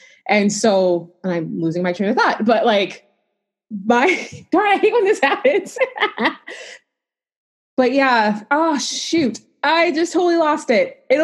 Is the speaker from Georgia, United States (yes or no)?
yes; Georgia, United States; And I grew up in Georgia, so I knew what they were like.